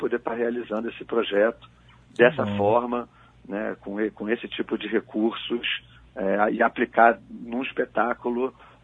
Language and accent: Portuguese; Brazil; Eu daqui do Brasil, minha história é de grupos, né?